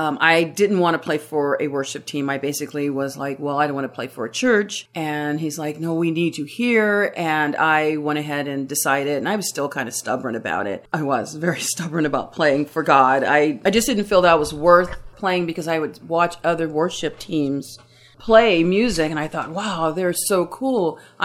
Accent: Pasadena, California, United States; also born or lived in Los Angeles; I was raised in Los Angeles to the age of 7, and then my parents divorced, and my mom moved us to Pasadena, Altadena area.

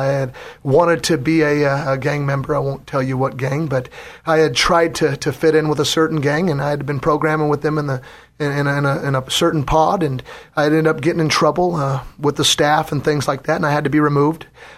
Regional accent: Gridley, California, United States; Hello, KKXX. I just want to let you know … I grew up in Gridley, California, and came to the Lord through some trials.

